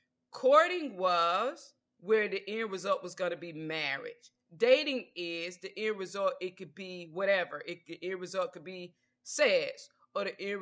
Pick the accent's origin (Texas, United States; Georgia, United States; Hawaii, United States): Georgia, United States; I'm from the South, most definitely Georgia Peach in the house.